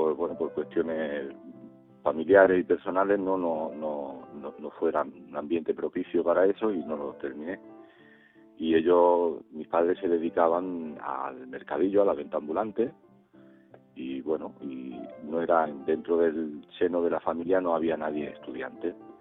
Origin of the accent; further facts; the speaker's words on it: Sabadell, Catalonia, Spain; de Sabadell, y actualmente estudio en la Universidad de Barcelona la carrera de Administración y Dirección de Empresa.